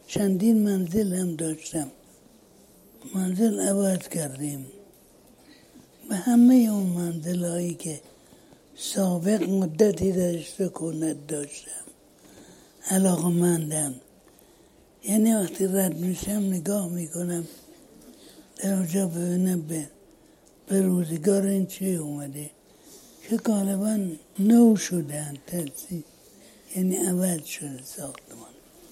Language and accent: Persian; Bidokht, Razavi Khorasan, Iran; born there; also born or lived in Mashhad / Tehran; در بیدخت که متولد شدم، در مشهد مدت کوتاهی، یعنی 4-5 سال زندگی کردم، شغل داشتم، دوستانی دارم. در تهران همینجور، در تهران خوب خیلی وقت گذشت